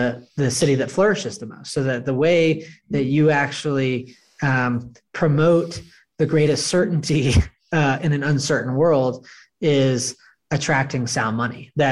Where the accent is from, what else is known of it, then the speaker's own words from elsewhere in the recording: Austin, Texas, United States; I'm born and raised in Austin. I'm partial to it. It's in Texas.